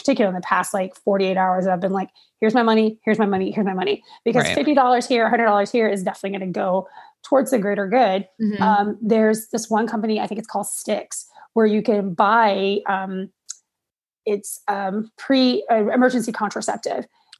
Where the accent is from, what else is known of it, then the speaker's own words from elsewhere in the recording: Georgia, United States; I'm originally from Georgia